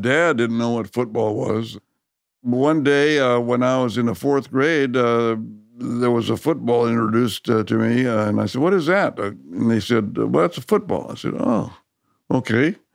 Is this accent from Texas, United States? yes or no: no; California, United States; Yeah, I had a different experience growing up in the San Joaquin Valley